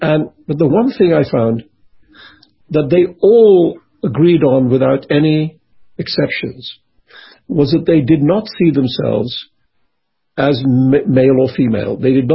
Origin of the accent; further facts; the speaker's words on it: Mumbai, Maharashtra, India; growing up in Bombay, I, from an early age